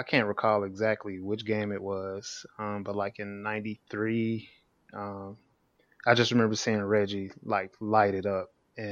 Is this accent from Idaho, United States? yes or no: no; Louisiana, United States; now in Georgia, United States; I'm not from Indy. I'm actually – my dad was in the Navy, so we moved around a lot. But I call Louisiana home, and live in Georgia currently.